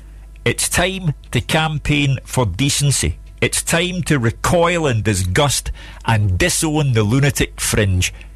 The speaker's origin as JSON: {"language": "English", "town": "Glasgow", "region": "Scotland", "country": "United Kingdom", "said": "I am a Glaswegian. I have lived in this city for 66 years. The slogan says, people make Glasgow."}